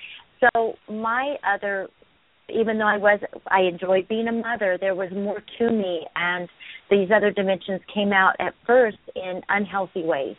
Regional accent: Ireland; And I found all those qualities within me being Irish.

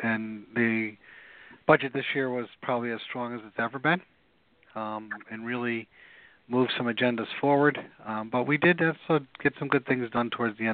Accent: Cohoes, New York, United States; whether it's at the local level of my hometown of Cohoes or Albany, right up to the county level, and definitely at the state level.

